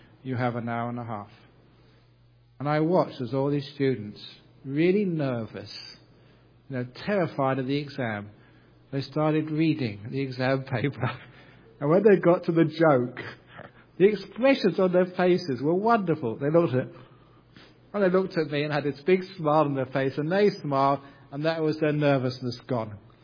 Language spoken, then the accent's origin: English; England, United Kingdom; born there; I was born in England, and I got many relations in the town called Stoke-on-Trent in the Midlands of England.